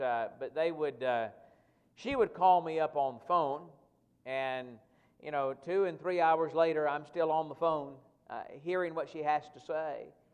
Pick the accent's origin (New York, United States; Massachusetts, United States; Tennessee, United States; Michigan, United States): Tennessee, United States; That's why I wear orange this morning. I grew up in Tennessee.